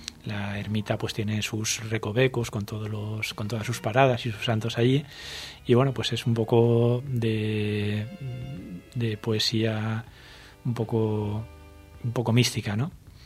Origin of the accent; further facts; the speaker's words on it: Albal, Valencian Community, Spain; una dedicada a mi pueblo, yo soy de Albal